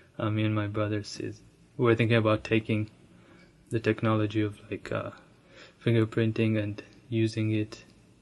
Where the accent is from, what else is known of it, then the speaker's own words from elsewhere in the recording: Ethiopia; moved away; also born or lived in Uganda; I've been in the US for about 5 years now, and originally I'm from Ethiopia, and I moved to Uganda as a refugee. Lived there for about 9 years, and moved here then.